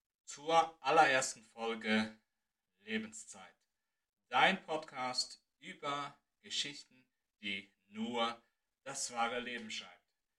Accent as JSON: {"language": "German", "country": "Switzerland", "said": "ich komme aus der Schweiz"}